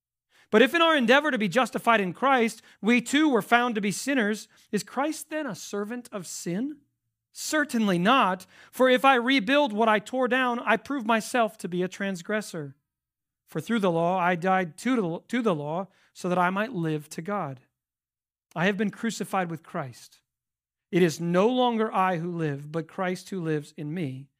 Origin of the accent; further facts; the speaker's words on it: Colorado, United States; If I wanted to use geography, I would say I'm an Appalachian Southerner who used to be a Colorado kid.